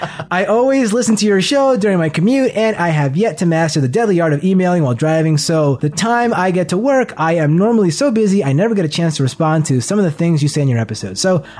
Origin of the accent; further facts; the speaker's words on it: the South, United States; also born or lived in Philadelphia; I am originally from the South, but I lived in Philly for about a decade and became sort of a connoisseur of East Coast accents